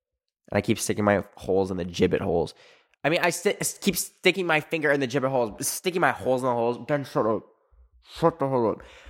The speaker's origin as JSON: {"language": "English", "region": "Alberta", "country": "Canada", "tie": "born there", "said": "I was born in Alberta, which is basically Texas of Canada."}